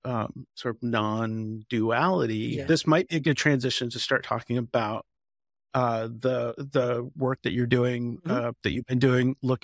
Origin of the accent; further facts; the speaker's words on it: Indiana, United States; I remember, I grew up in the Nazarene church in Indiana.